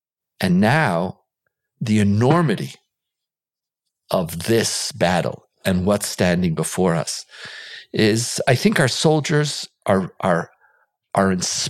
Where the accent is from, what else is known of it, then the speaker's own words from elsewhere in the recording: Israel; when we grew up here in Israel, but certainly in the early years of the foundation of the country